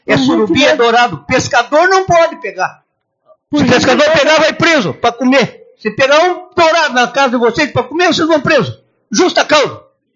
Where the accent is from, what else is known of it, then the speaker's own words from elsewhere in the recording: Santo Ângelo, Rio Grande do Sul, Brazil; eu sou de Santo Anjo.